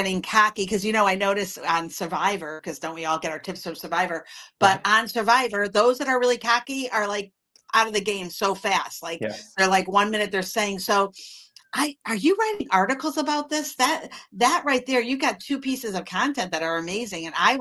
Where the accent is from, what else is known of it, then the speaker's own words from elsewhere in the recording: Connecticut, United States; I'm from Connecticut. So we had a couple of different minor teams. So you get familiar with it because they are the local entertainment and it's very exciting to watch them go to the big ones.